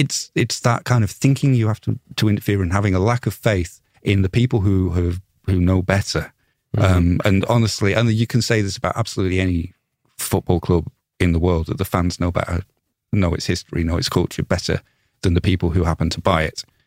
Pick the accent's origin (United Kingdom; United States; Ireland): United Kingdom; Leeds, Yorkshire and the Humber; I'm from Leeds, so that's why I started supporting them